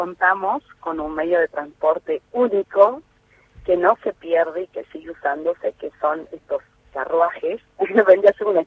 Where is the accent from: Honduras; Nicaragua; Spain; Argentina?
Argentina; Simoca, Tucumán; que se interesen en mi pueblo, ¿no? Que es un orgullo para mí mostrar y contar las tradiciones de Simoca.